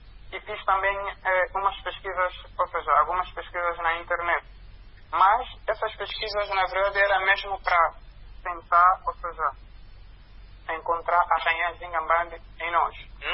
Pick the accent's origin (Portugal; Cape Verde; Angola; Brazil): Angola; É mais uma questão de nós próprios, como angolanos, nos questionarmos.